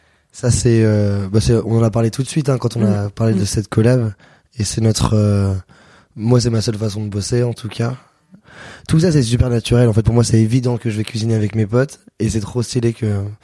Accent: Avignon, Provence-Alpes-Côte d'Azur, France; Ouais, mais c'était à côté de chez moi. Je viens d'Avignon.

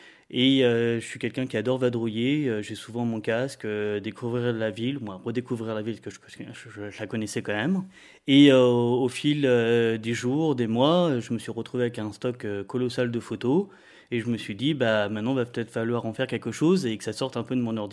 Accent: Saint-Germain-en-Laye, Île-de-France, France; born there; also born or lived in Paris / Casablanca / Lyon / Montpellier; now in Lille, France; je suis né à Saint-Germain-en-Laye, le fameux SG du PSG. J'ai également habité à Paris, Casablanca, Lyon, Montpellier. Depuis 2 ans, j'habite à Lille.

